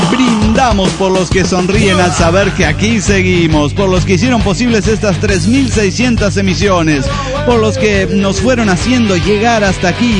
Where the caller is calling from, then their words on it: Hidalgo del Parral, Chihuahua, Mexico; de Parral, Chihuahua, México.